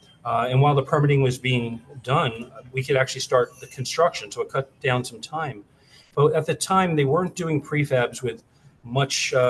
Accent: New York City, New York, United States; But anyway, I'm from New York City and born and raised in New York City.

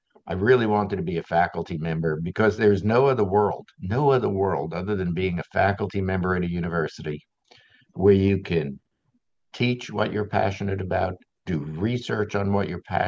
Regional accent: Queens, New York, United States; I grew up in Alley Pond Park.

